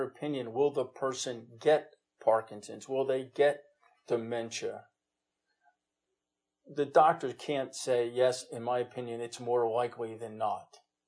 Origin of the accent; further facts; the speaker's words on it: New Jersey, United States; But I'm from New Jersey and we can't.